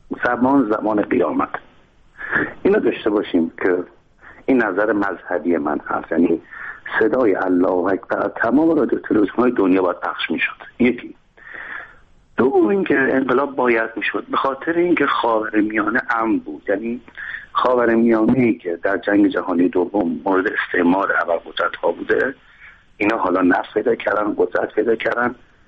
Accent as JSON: {"language": "Persian", "country": "Iran", "said": "من به عنوان یک ایرانی که هم دوره اون شاه خدا بیاموز بودم و هم این دوران بعد از انقلاب در جنگ و دورانی هم خود از کشور زندگی کردم"}